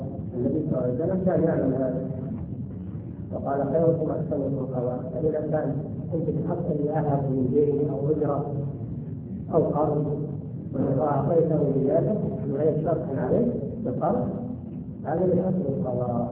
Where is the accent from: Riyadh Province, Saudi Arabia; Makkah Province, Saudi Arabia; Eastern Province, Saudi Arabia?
Riyadh Province, Saudi Arabia; Riyadh; نزل على بلدنا الرياض